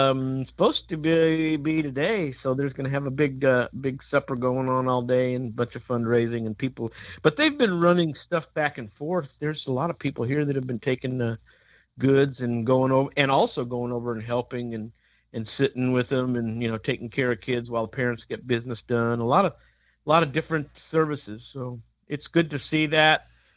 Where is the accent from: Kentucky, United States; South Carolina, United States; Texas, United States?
Texas, United States; and here we are from Texas